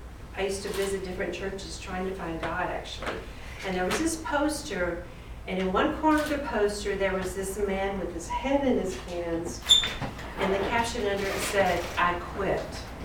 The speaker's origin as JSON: {"language": "English", "region": "North Carolina", "country": "United States", "accent": "Southern", "said": "My language is Southern, basically. I'm from North Carolina. I can't speak anything else."}